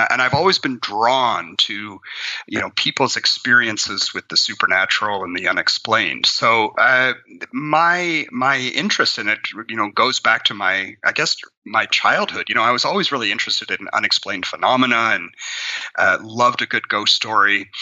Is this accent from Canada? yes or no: yes; Ontario, Canada; now in Newfoundland, Canada; I grew up in Ontario, in kind of central Canada. And then in the early 90s, I moved out to the Atlantic coast, to the island of Newfoundland.